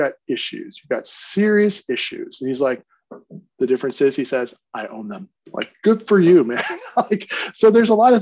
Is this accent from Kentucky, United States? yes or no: yes; Kentucky, United States; Well, growing up in Kentucky, you're completely innocent of racial politics.